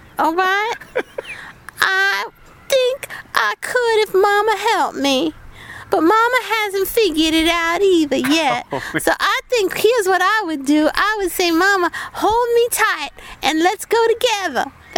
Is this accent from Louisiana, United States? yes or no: yes; New Orleans, Louisiana, United States; I mean, I know I'm from New Orleans and all